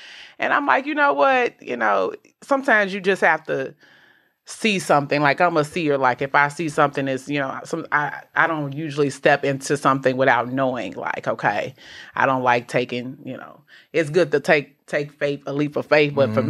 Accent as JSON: {"language": "English", "town": "Chicago", "region": "Illinois", "country": "United States", "tie": "born or raised there", "said": "I grew up in Chicago on the South Side. Shout out to the South Side. You know, I'm a project. I'm a product of the projects. You know, I grew up in the projects."}